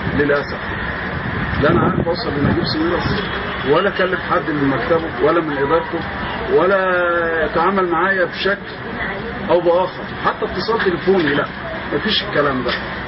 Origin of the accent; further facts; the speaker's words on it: Egypt; انا مصري.